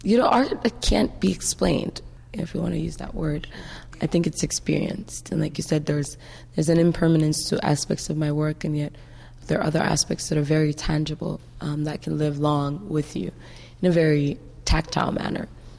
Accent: Ghana; Yeah, maybe it's me being Ghanaian that just keeps coming through.

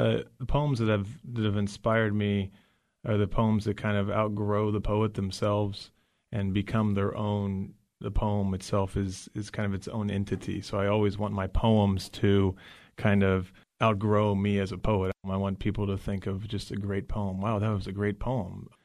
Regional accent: Dayton, Ohio, United States; born or raised there

